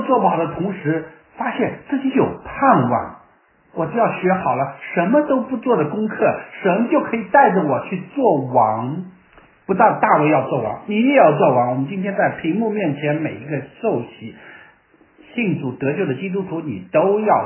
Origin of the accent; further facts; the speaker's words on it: China; 因为照着我们中国人的传统，你不这样做，你就是个忘恩负义